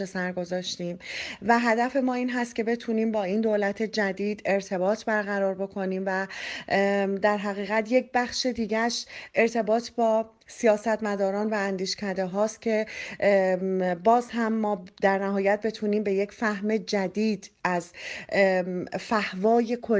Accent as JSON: {"language": "Persian", "country": "Iran", "moved": "as an adult", "said": "یک ایرانی در تبعید هستم. من مهاجرت نکردم، من مجبور شدم که وطنم رو ترک کنم"}